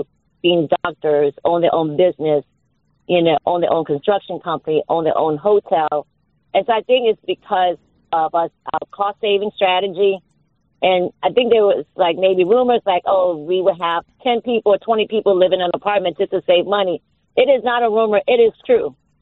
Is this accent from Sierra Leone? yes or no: no; Vietnam; now in United States; I came from South Vietnam, so in a rural area, we're, you know, working class in Vietnam